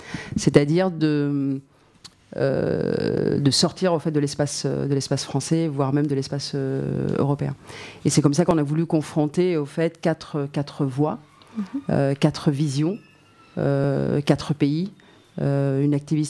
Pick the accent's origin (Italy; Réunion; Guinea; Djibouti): Djibouti; now in France; Moi, je suis djiboutienne, exilée en France pour des raisons politiques